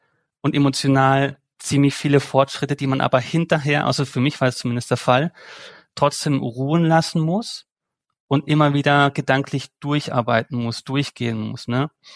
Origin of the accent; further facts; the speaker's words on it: Baden-Württemberg, Germany; Ich bin auf der deutschen Rheinseite aufgewachsen, aber immer mit sehr, sehr starkem Schweizbezug.